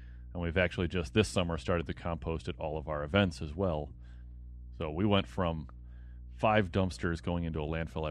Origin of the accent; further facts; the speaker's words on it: Newfoundland and Labrador, Canada; born there; I was born in Labrador, which is one of the most northern parts of Canada.